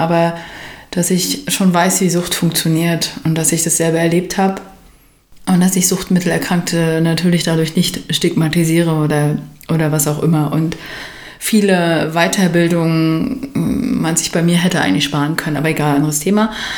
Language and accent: German; East Germany, Germany; ich komme aus einem ostdeutschen Ghetto. Also ich bin im Plattenbau aufgewachsen